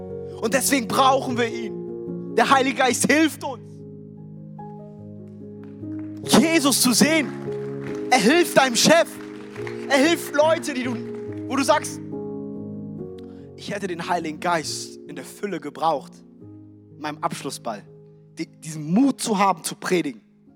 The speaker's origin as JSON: {"language": "German", "town": "Frankfurt", "region": "Hesse", "country": "Germany", "tie": "born or raised there", "said": "Meine Frau und ich haben uns entschieden, im letzten Jahr nach Frankfurt zu ziehen. Ich bin in Frankfurt groß geworden"}